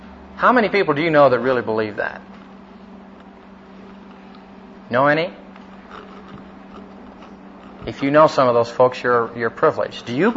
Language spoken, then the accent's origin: English; Iowa, United States; Those of you who know anything about farming, I'm from Iowa.